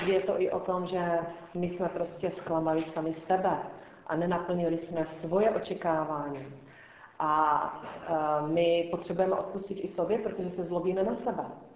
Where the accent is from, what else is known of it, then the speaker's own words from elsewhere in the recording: Zábřeh, Olomouc Region, Czechia; jsem ze Zábřeha.